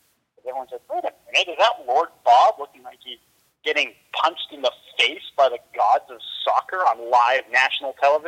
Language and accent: English; Edmonton, Alberta, Canada; I'm in a pretty good mood that I'm from Edmonton